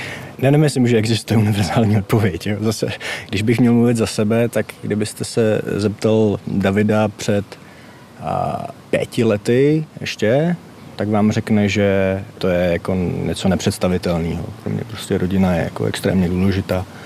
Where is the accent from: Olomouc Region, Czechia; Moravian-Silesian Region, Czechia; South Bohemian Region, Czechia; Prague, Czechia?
Prague, Czechia; jsem z Prahy a neprocházím úplně jednoduchým obdobím svého života